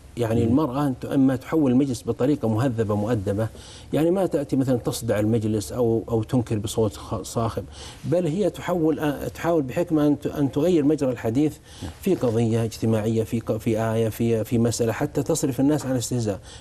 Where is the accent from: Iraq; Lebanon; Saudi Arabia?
Saudi Arabia; عندنا في السعودية